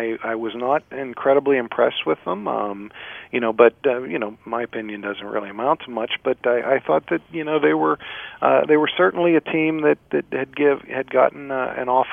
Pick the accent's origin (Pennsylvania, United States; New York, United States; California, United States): Pennsylvania, United States; Beaver Falls; I come from Beaver Falls, and I know the name of family, but I came to it with the eyes of a northerner